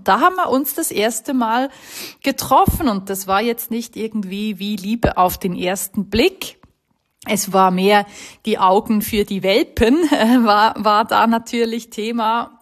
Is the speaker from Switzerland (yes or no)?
yes; Bern, Switzerland; bin ich zurück nach Bern in mein altes Kinderzimmer, da wo ich aufgewachsen bin.